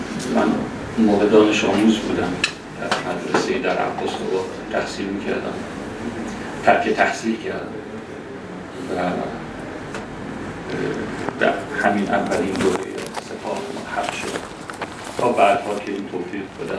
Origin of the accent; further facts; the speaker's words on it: Iran; من ایرانی هستم ولی هرگز اصول لبنانی و جذور عاملی خدا رو فراموش نکردم